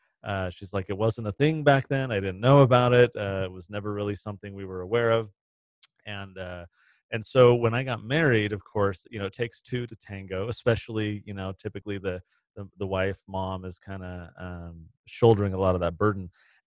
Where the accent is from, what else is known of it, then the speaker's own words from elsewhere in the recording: San Diego, California, United States; now in Utah, United States; I grew up in San Diego. I now live in Utah. Very different climates, but I've gotten used to it.